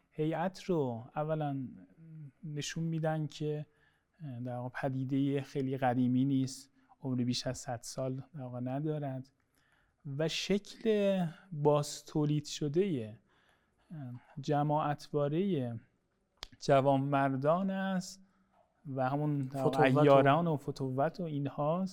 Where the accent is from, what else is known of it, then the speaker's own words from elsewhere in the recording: Zanjan, Zanjan Province, Iran; من در واقع شهری که من توش در واقع بزرگ شدم، زنجان، یکی از منابع غنی عزاداریه